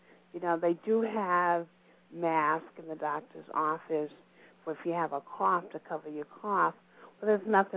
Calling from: Ann Arbor, United States; I'm calling from Ann Arbor, Massachusetts.

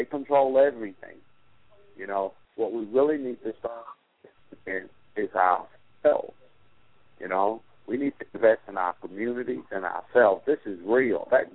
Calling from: Atlanta, Georgia, United States; I'm calling from Atlanta, Georgia.

